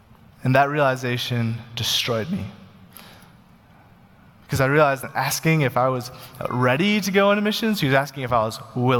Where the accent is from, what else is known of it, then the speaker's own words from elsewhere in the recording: Uganda; now in United States; I grew up as a missionary kid, and I loved my experience as a missionary kid. I cherished growing up in Uganda. And in fact, when we moved to the U.S., I didn't want to move to the U.S.